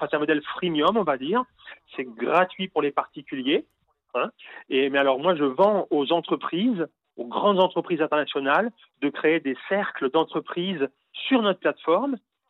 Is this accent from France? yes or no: yes; France; alors que je suis français.